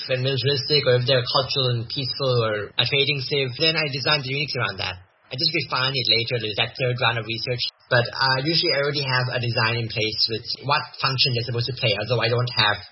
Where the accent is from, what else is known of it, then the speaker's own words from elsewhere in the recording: Thailand; Because I'm from Thailand, it's a country that neighbors Burma.